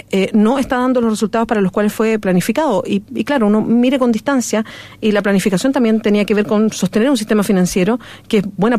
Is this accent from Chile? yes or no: yes; Chile; por responsabilidad política hoy día ya no soy una chilena X que tiene una opinión